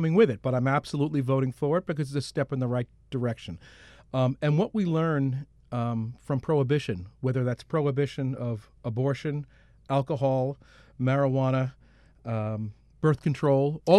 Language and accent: English; New York, United States; Being a New Yorker, I actually worked some Mercedes-Benz fashion weeks.